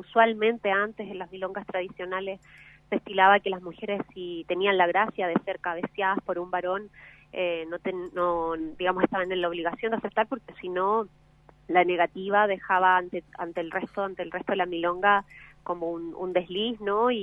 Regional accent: Punta Arenas, Magallanes, Chile; now in Buenos Aires, Argentina; nosotras vivimos allá, yo soy de Punta Arenas, ella es de Capital Federal, Punta Arenas, Chile, y nos encontramos allá cuando yo me fui a vivir a Buenos Aires

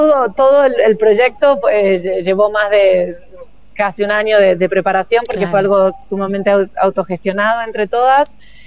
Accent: Argentina; now in Chile; que soy argentina pero vivo en Chile ya hace unos años.

